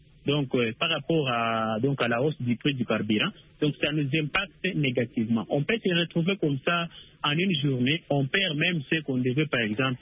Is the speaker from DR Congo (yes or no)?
yes; DR Congo; mon pays, la RDC